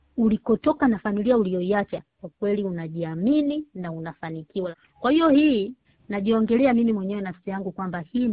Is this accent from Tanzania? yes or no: yes; Tanzania; sisi kule nyumbani kwetu Tanzania